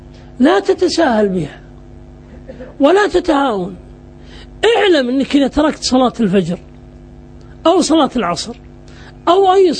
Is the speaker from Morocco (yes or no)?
no; Najd, Saudi Arabia; وصار القتال في منطقة عندنا في نجد